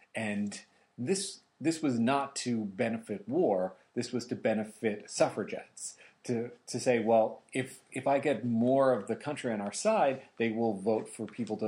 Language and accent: English; New Jersey, United States; Yeah, maybe because I'm from North Jersey, but I don't think of it that hard of a name.